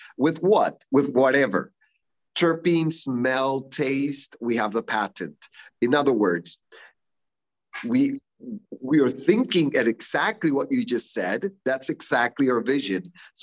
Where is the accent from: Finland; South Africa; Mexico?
Mexico; I was born and raised in Mexico